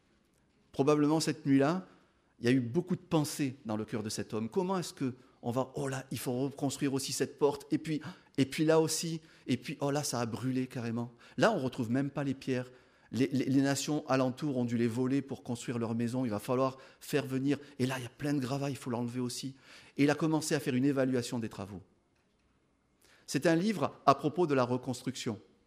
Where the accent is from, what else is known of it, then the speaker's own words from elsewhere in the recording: Marseille, Provence-Alpes-Côte d'Azur, France; à Marseille, il y a de cela 20 ans, il y a une chose que j'ai découverte, et pourtant je suis marseillais.